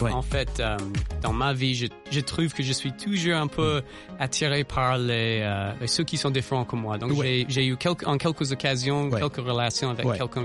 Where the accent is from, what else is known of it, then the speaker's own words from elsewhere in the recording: Juneau, Alaska, United States; Oui, je viens du capitale de l'Alaska, Juneau.